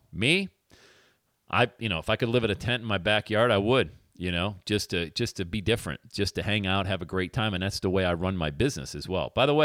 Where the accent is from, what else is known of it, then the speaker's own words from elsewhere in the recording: Bradford, Pennsylvania, United States; now in Palm Beach, United States; I'm from Bradford, PA. Grew up with food stamps.